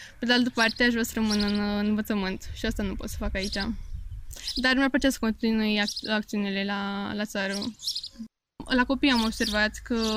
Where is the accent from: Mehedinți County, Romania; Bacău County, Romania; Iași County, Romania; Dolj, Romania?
Iași County, Romania; Iași; sunt din Iași, studentă de anul 4 la OMF Grete Popa Iași